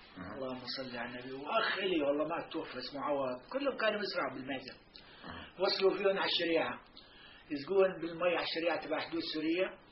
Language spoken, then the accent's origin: Arabic; Zanghariya, Palestine; وانعزل عن الزنغرية، طلع من قريتنا على قرية ثانية تسمى السنينة من أجل البقر